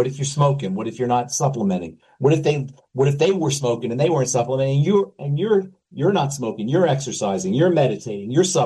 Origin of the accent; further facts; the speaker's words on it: Queens, New York, United States; Rita, my old stomping grounds, Queens. I'm from Queens.